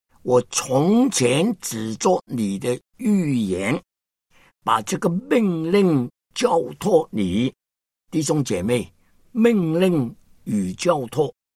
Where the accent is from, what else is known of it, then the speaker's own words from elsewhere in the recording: China; 感觉到我是一个中国人，应当爱我的同胞